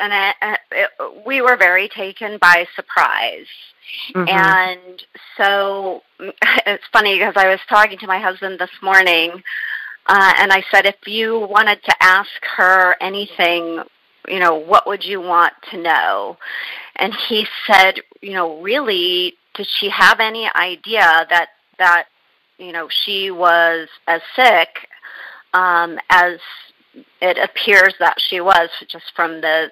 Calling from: Sherman Oaks, California, United States; I'm calling from Sherman Oaks, California.

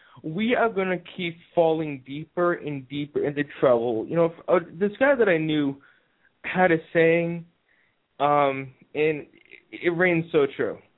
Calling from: Georgia, United States; I'm calling from Georgia.

